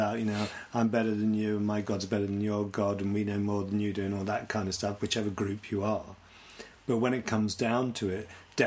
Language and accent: English; United Kingdom; And one of the things about being British is the British Reserve has always been to be the reasonable chaps.